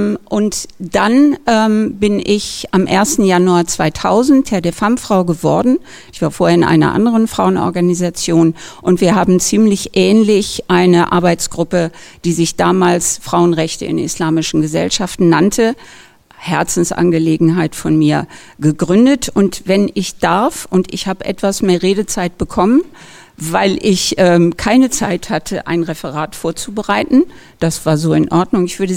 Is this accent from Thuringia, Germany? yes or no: yes; Thuringia, Germany; Ich bin in der Nähe von Ilmenau geboren, meine Großmutter war Bäuerin und ich bin mit Kopftüchern groß geworden.